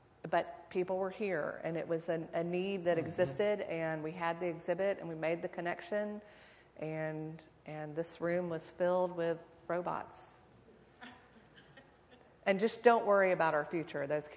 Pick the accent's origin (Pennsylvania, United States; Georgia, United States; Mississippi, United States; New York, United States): Georgia, United States; Augusta; I'm from Augusta, that, Linnea mentioned it, but so I have a vested interest in the success of his project.